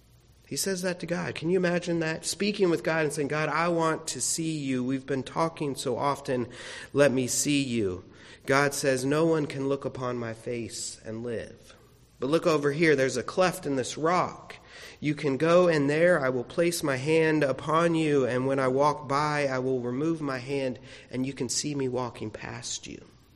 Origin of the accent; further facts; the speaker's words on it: Florida, United States; Now, growing up in Florida, we did not have too many mountains around.